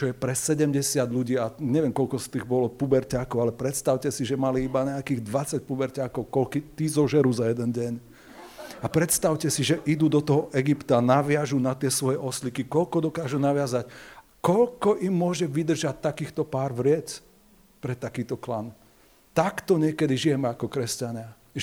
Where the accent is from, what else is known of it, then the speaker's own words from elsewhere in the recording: Važec, Prešov Region, Slovakia; jak išla u nás vo Vašci, ženy nosili také zelené, také obrovské noše zaviazané do zelenej